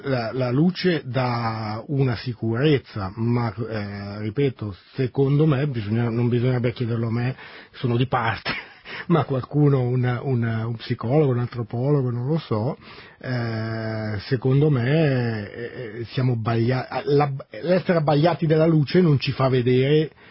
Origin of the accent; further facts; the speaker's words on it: Ticino, Switzerland; io, quando ero ragazzo, sono cresciuto nel Mendrisiotto